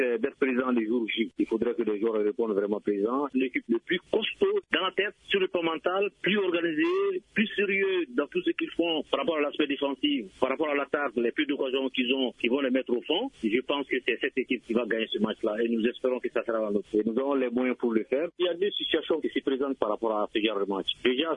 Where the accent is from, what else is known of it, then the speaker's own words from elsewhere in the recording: Mali; En tant que Malien